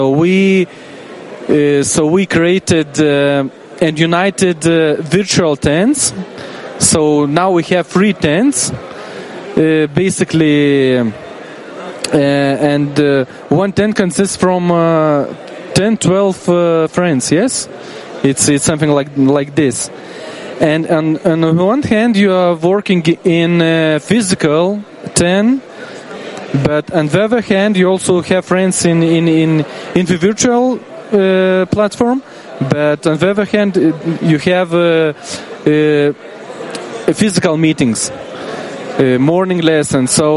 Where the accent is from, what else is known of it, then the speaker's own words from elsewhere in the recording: Vilnius, Vilnius County, Lithuania; I'm from Vilnius, and it's very interesting.